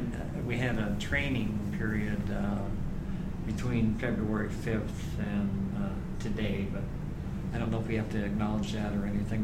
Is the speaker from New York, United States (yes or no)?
no; Omaha, Nebraska, United States; I'm from Omaha, Nebraska.